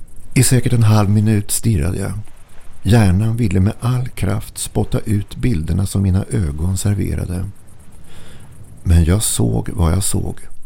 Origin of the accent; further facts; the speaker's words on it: Sweden; born there; Jag är född vid Kattegat. Jag känner mina maneter.